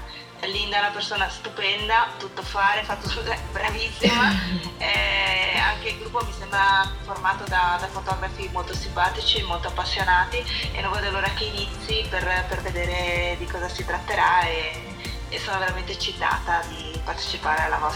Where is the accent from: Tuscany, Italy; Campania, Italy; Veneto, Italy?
Veneto, Italy; Padua; vengo da Padova